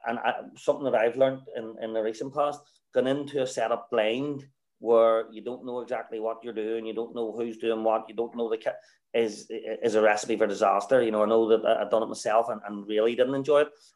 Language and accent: English; Ireland; You know, we're all Irish males that play the game first and foremost for enjoyment.